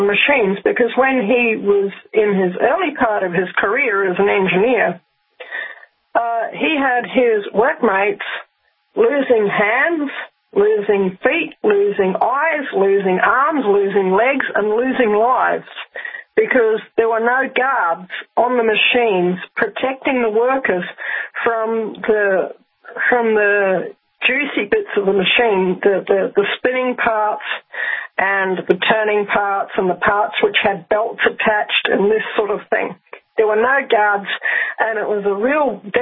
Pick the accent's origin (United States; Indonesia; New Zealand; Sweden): New Zealand; And my dad, when I was growing up in New Zealand, he was an absolutely wonderful guy.